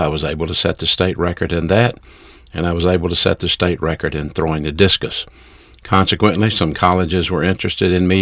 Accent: Birmingham, Alabama, United States; I'm from the city of Birmingham, Alabama. I grew up in Birmingham, Alabama, in a single-parent home.

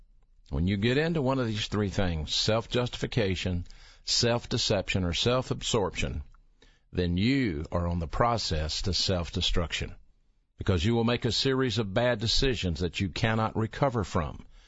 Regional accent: Birmingham, Alabama, United States; I'm from Birmingham, Alabama. I grew up here in the Magic City area and played football at Woodlawn High School.

